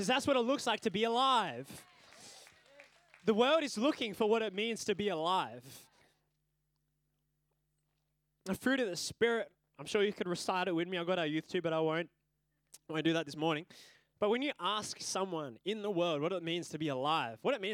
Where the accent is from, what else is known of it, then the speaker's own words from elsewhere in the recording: Tasmania, Australia; born there; I was born in Tasmania